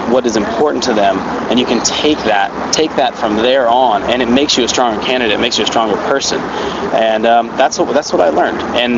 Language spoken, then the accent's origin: English; El Paso, Texas, United States; especially in El Paso. We're on the brink of greatness in my hometown.